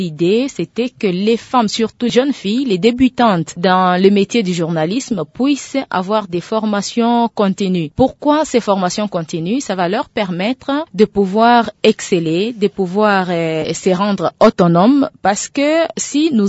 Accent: Kasaï-Central, DR Congo; Surtout ici chez nous au Kasaï Central, messieurs les journalistes.

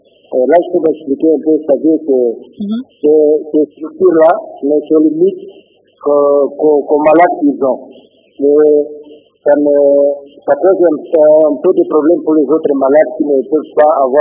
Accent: Bukavu, South Kivu, DR Congo; ici chez nous à Bukavu

